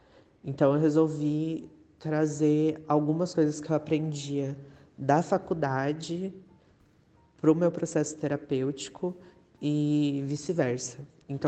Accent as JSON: {"language": "Portuguese", "town": "São José dos Campos", "region": "São Paulo", "country": "Brazil", "tie": "born or raised there", "also_born_or_lived": "Taubaté", "said": "eu tenho 21 anos, eu sou de Taubaté, mas eu cresci em São José."}